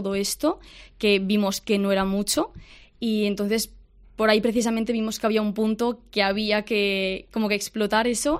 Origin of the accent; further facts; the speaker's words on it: Navarre, Spain; como éramos navarros